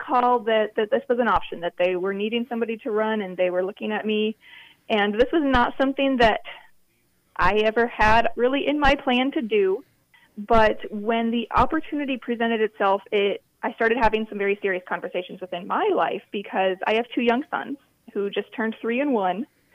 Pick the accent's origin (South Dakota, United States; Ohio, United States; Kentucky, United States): South Dakota, United States; Sioux Falls; now in Laverne, United States; I grew up in Sioux Falls, and then I've been living in Laverne for about 7 years now. So I am a Minnesota transplant, as I like to say.